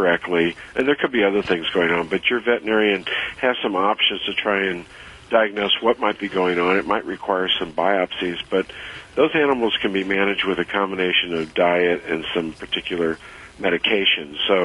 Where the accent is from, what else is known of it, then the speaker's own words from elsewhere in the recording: New York, United States; No, I'm from New York.